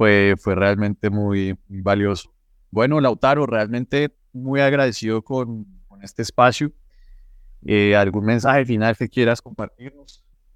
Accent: Colombia; pero pues yo de niño también, nosotros en Colombia

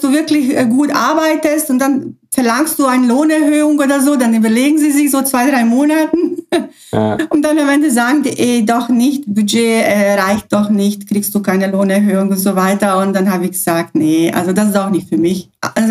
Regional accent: Croatia; German is a second language; now in Germany; ursprünglich komme ich auch aus Ex-Jugoslawien, also beziehungsweise aus Kroatien.

